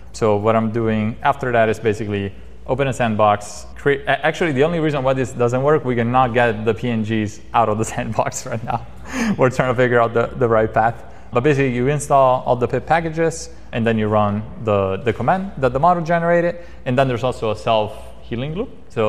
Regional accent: Rome, Lazio, Italy; In this case, I'm from Rome

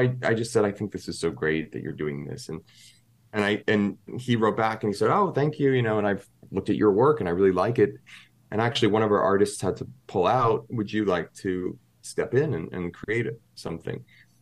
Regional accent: Pennsylvania, United States; there's this kind of innocence in a way of my upbringing of growing up in Pennsylvania and stuff

